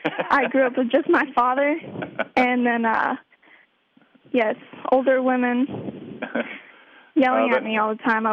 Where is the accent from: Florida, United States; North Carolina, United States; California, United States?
Florida, United States; Old Town; That would be Old Town, Florida.